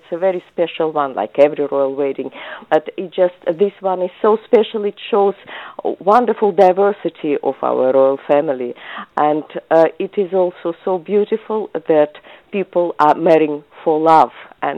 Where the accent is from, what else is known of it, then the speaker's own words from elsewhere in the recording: Russia; now in United Kingdom; I've lived here for nearly 30 years, and that is my home, and that is my identity. And I bring some Russian flavor for sure, and I love my culture as well.